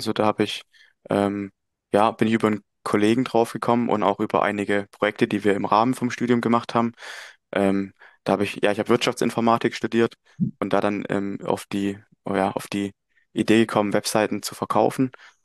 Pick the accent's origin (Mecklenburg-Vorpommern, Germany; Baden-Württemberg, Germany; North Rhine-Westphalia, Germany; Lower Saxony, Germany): Baden-Württemberg, Germany; Möckmühl; ich bin 22 Jahre alt, komme aus Mückmühl, das ist in der Nähe von Heilbronn.